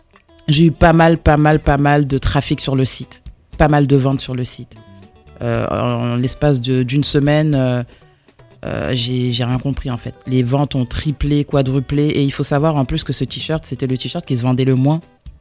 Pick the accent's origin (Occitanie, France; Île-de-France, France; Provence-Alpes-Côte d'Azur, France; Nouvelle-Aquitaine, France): Île-de-France, France; Clichy-sous-Bois; à ma condition de fille d'immigrée, à ma condition de banlieusarde aussi, parce que j'ai grandi en banlieue à Clichy-sous-Bois.